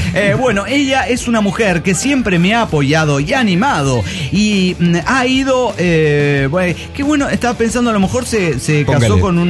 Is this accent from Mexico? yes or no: yes; Tapachula, Chiapas, Mexico; now in Axochiapan, Mexico; estoy viviendo en Axochiapan, Morelos, pero soy de Tapachula.